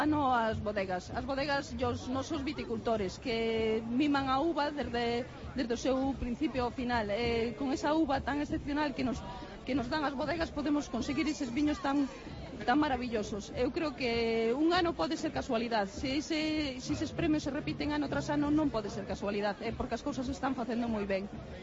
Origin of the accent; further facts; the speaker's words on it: Monterrei, Galicia, Spain; É unha fiesta que nos implicamos todos os que vivimos e nacemos en Monterrey e na comarca.